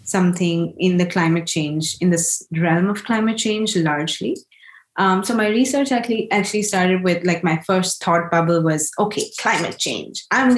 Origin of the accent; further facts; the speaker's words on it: Delhi, India; I was born in Delhi, went to school, did my graduation, worked in Delhi. So I've literally been in one city all my life.